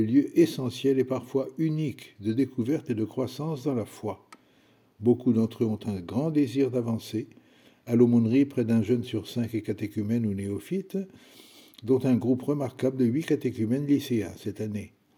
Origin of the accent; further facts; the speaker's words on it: Saint-Cloud, Île-de-France, France; j'ai grandi à Saint-Cloud en fréquentant les établissements privés jusqu'à mon bac.